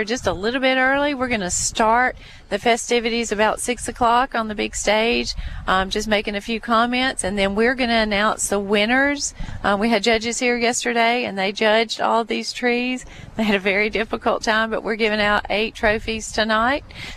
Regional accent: Picayune, Mississippi, United States; now in Laurel, United States; I'm not. I'm from Picayune.

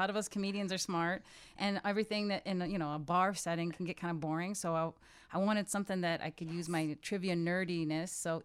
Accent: Chicago, Illinois, United States; I grew up, I started off at By Wrigley on Addison and Racine.

